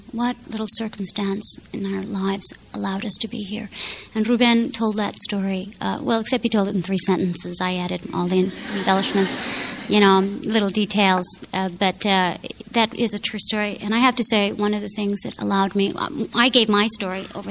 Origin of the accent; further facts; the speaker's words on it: Chicago, Illinois, United States; So there was an advantage to growing up in Chicago, and it was that at that time when I was growing up, all those museums were free on Sundays